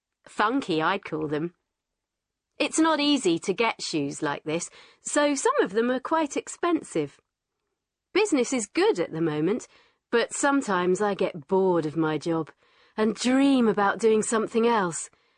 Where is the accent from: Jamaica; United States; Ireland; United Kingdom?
United Kingdom; London; my grandparents were from Italy, but I'm English. I've always lived in London because I really like it here. It's an expensive city, but it has lots to offer. I don't think I'd like to live anywhere else. I'm 28